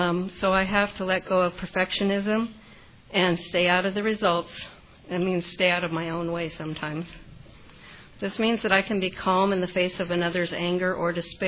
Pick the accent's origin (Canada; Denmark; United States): United States; Los Angeles, California; And I'm not from New York. I'm a third-generation Angelino.